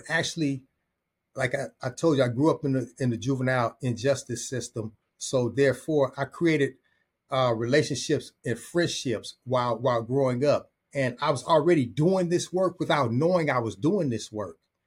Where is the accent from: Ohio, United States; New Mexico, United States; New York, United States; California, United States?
California, United States; Long Beach; because I was raised here in the Carmelitas, and I also was raised on the east side, central Long Beach, and I also had friends on the west side of Long Beach.